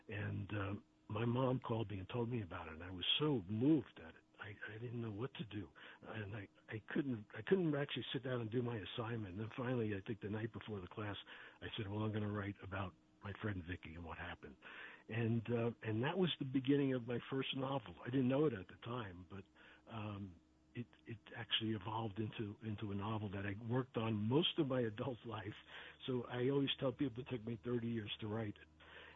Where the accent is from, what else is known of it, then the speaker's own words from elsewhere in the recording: East Coast, United States; now in San Francisco, United States; You know, growing up on the East Coast, people have jobs and careers. And it wasn't until I moved to California to actually San Francisco at first that I met people who had dreams.